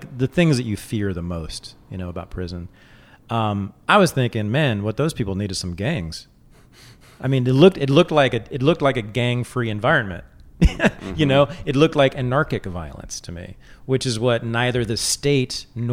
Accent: California, United States; I think growing up in the Bay Area has something to do with that.

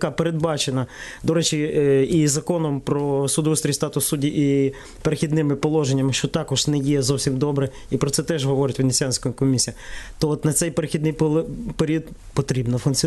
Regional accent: Lviv, Lviv Oblast, Ukraine; Західна Україна, я львів'янин

